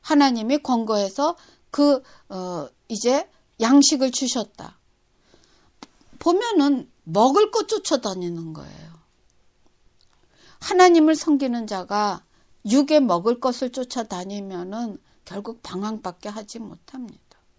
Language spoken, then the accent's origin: Korean; South Korea; 내가 한국 사람이라는 위치에서 살기 때문에